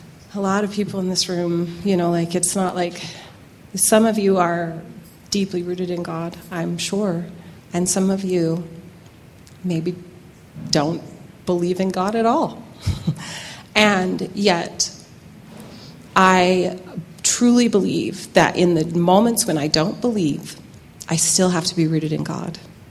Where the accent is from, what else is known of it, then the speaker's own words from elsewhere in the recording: Castle Dale, Utah, United States; born there; I was born in Castledale, Utah, and I was born and raised Mormon.